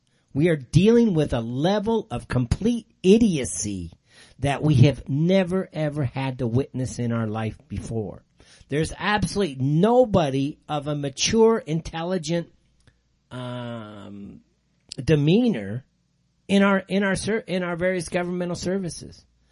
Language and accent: English; California, United States; you guys know my old stomping ground. I grew up in California, a Southern California guy.